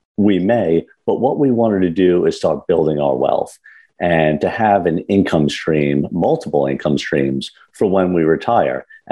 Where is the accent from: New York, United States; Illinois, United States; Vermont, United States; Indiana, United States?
New York, United States; Long Island; Yeah, so I grew up on Long Island, New York, and kind of a middle-class family